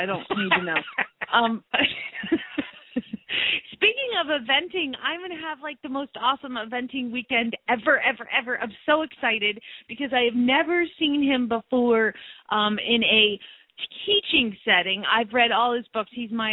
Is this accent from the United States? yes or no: yes; Phoenix, Arizona, United States; from Phoenix, Arizona, in a normal chair.